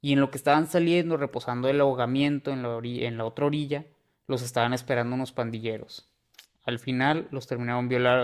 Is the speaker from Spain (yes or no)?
no; Venezuela; Somos de Venezuela